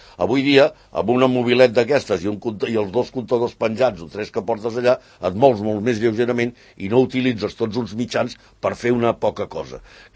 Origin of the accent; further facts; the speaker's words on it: Vinebre, Catalonia, Spain; Nosaltres som de Vinebre, la casa Pairal està davant d'Escó, a Flix, per aquella, a la Ribera